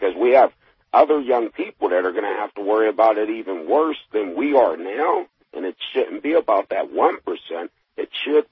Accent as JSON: {"language": "English", "town": "Pittsburgh", "region": "Pennsylvania", "country": "United States", "tie": "born or raised there", "said": "Remember at one time, even when I grew up in Pittsburgh on the south side, I remembered how they used to dig up the streets to put the new pipes in."}